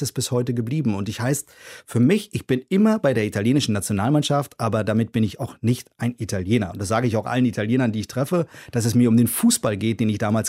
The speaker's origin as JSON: {"language": "German", "region": "Berlin", "country": "Germany", "tie": "born or raised there", "said": "Ich bin in Reinickendorf in Berlin groß geworden."}